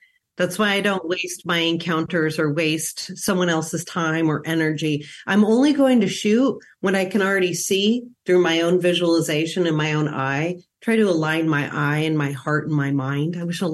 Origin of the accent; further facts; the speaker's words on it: United States; But as an American, that's always more than they have.